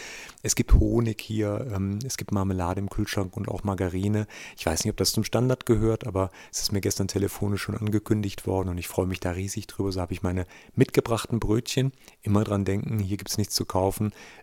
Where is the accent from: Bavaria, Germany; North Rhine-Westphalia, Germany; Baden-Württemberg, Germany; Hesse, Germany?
North Rhine-Westphalia, Germany; wo man da, wo ich herkomme, vielleicht einfach Feldwege hat, die im Bergischen Land, wo man nicht so viele extensive Landwirtschaft hat, sondern eher so kleine Bauernhöfe mit Viehwirtschaft und solchen Dingen